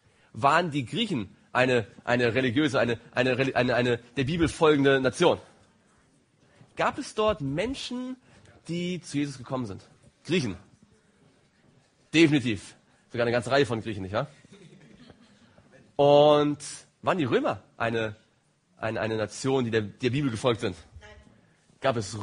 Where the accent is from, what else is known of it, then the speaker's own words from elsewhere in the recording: East Germany, Germany; Ich bin in der DDR aufgewachsen.